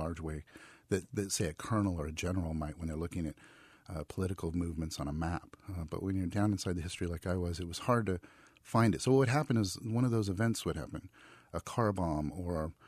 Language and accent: English; California, United States; which is great for me because I come from the Central Valley where there's also a very strong literary scene in California.